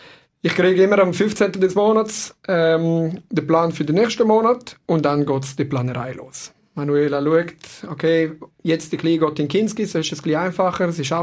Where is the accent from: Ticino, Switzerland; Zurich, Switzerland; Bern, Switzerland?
Ticino, Switzerland; Und vielleicht gehört ja vom Dialekt. Ich bin nicht gebürtiger Deutschschweizer, sondern Ticino. Genau. Und wohne jetzt da seit 10 Jahren in der Deutschschweiz